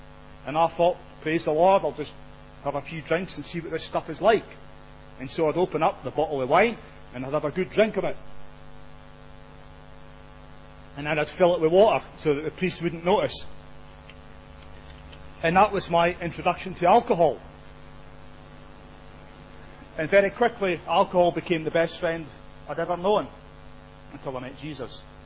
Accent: Scotland, United Kingdom; born there; accent: Scottish; So, I was born in Scotland, which is probably obvious, or hopefully it's obvious to you. I've still got my Scottish accent. I was born into a strong, staunch Roman Catholic family.

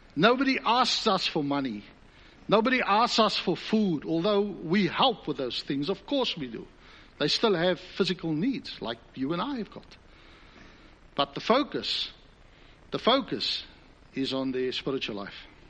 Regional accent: South Africa; accent: South African; now in Australia; I came here to Australia because I love Australia. I came from South Africa, as you can pick up on the dodgy accent.

